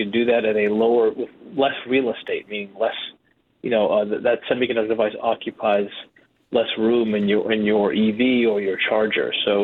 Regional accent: Boston, Massachusetts, United States; I grew up on it. I grew up in Boston.

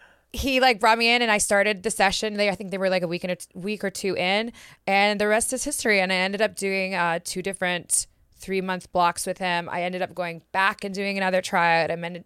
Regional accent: Canada; Because, and being Canadian, you can't just like come to the States and work and do all this.

